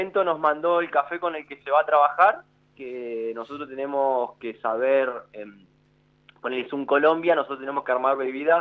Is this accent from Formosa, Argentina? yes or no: no; Cipolletti, Río Negro, Argentina; Sí, soy de Sipo, pero bueno, trabajo en Neuquén